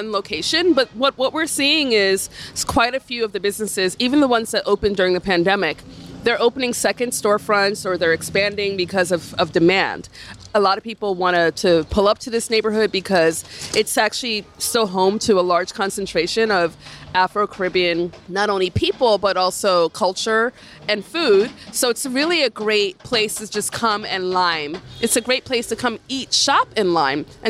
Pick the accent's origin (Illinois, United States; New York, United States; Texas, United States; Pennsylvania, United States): New York, United States; Flatbush; So when I was born, my parents lived on Bedford and Martens.